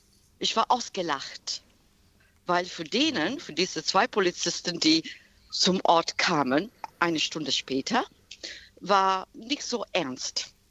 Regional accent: England, United Kingdom; also born or lived in Ethiopia; Ich bin dunkelhautiger. Ich bin ursprünglich aus Äthiopien, aber ich bin Britin. Mhm. So, ich habe mein ganzes Leben in Britain gelebt. Ich bin Engländerin.

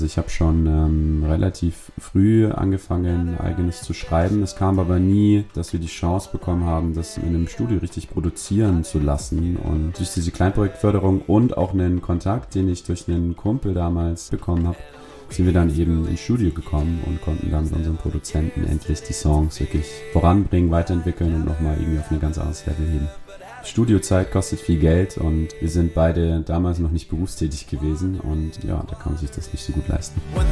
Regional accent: Chemnitz, Saxony, Germany; Sänger der Band und wir kommen aus der Stadt Chemnitz.

